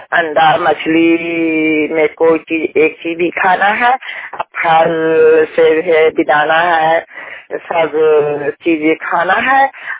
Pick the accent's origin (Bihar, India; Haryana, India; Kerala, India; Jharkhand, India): Bihar, India; Hilsa; छोटकी भोसी घर है, थाना हिलसा है, जिला नालंदा है, जिला नालंदा के निवासी हूँ।